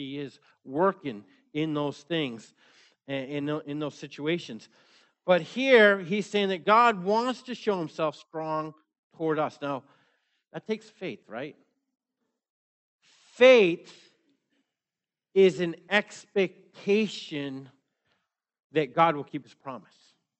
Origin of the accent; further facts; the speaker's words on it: Maine, United States; when I grew up in Maine, when I was a kid, I thought Rhode Island was south.